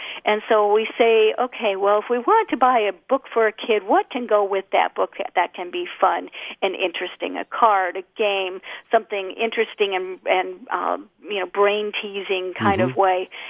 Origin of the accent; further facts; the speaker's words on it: Michigan, United States; So what I know about Michigan and growing up in Michigan is that people know how to work hard and the work ethic is really strong.